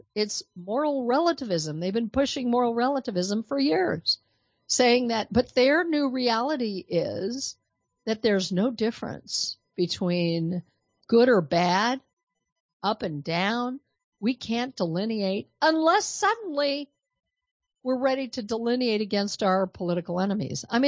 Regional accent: Denver, Colorado, United States; from my hometown of Denver, Colorado

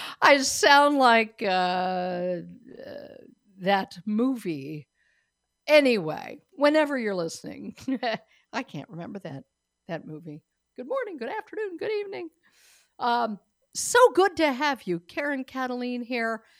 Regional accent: Denver, Colorado, United States; in Colorado, my home state originally, I was born and raised in Denver, but I've lived in many other places, and I live somewhere else now

